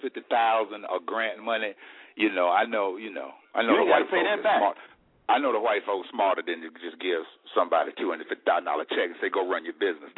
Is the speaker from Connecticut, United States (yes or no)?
no; Charlotte, North Carolina, United States; Because listen, I'm from Charlotte.